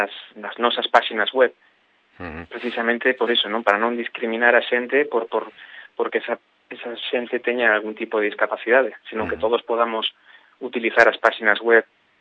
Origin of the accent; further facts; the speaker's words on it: Galicia, Spain; Todos os fundadores da empresa somos galegos